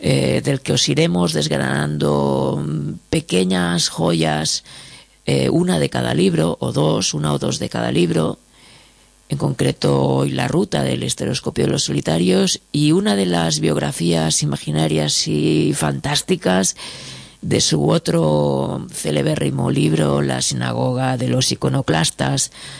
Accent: Madrid, Community of Madrid, Spain; como leo bastante mal en catalán y con un tono muy de Chamberí, que es de donde soy

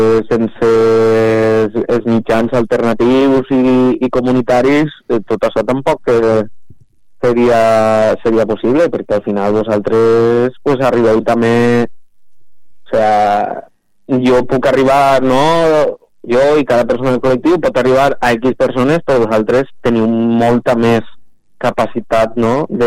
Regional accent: Valencian Community, Spain; Nosaltres venim de... som valencians.

